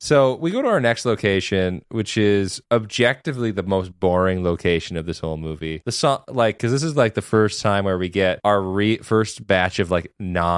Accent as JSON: {"language": "English", "country": "United States", "said": "You know, we come from America where when we see cops in our media"}